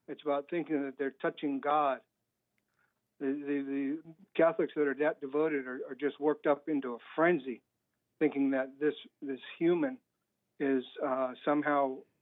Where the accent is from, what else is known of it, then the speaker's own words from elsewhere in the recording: California, United States; No, I'm from California.